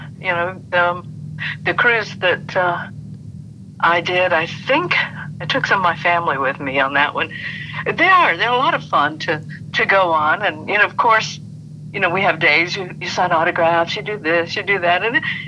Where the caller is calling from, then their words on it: Nashville, Tennessee, United States; I'm calling from Nashville, Tennessee, our home.